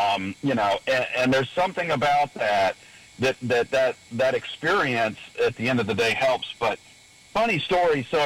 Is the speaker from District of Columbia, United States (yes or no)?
no; Atlanta, Georgia, United States; when I was a kid and growing up in Atlanta, I was a Georgia fan.